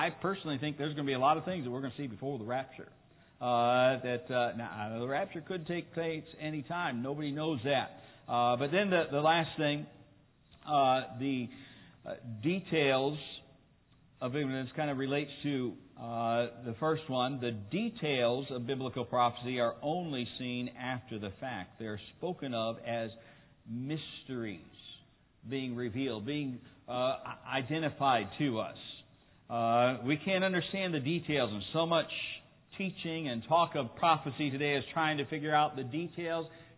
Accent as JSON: {"language": "English", "country": "United States", "said": "And I'm thankful that I'm an American."}